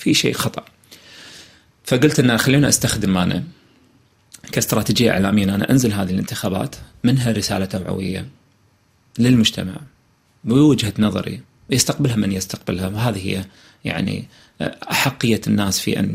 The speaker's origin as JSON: {"language": "Arabic", "country": "Kuwait", "said": "شنو الامل اللي موجود عندنا في الكويت؟"}